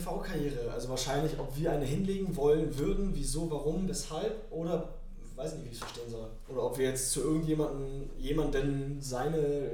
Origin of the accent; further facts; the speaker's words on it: Berlin, Germany; Aber Tempelhofer Junge, das ist halt von mir, ich komme aus Tempelhof.